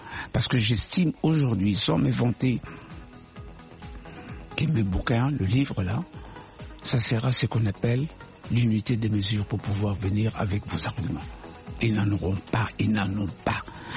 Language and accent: French; DR Congo; mon pays d'origine, la République démocratique du Congo.